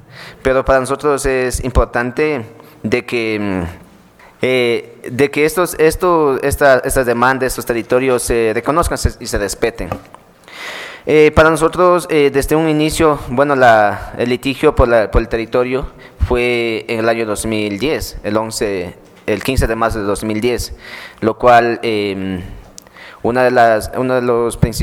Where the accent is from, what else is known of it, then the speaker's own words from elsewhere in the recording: Napo, Ecuador; la comunidad se encuentra ubicada en la provincia de Napo